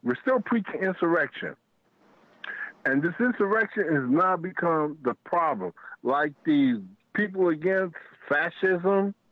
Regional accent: United States; I am American first. I'm a Democrat second.

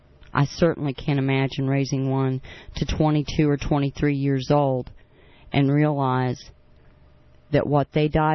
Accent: West Virginia, United States; I was brought up here in West Virginia, born and raised.

